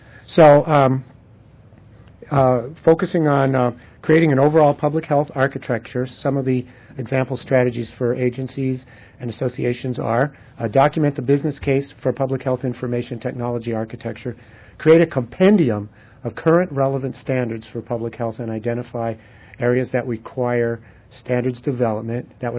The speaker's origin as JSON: {"language": "English", "region": "Michigan", "country": "United States", "said": "that really resonates with me because I'm from Michigan, and our strategy for HIE really includes the regional HIEs."}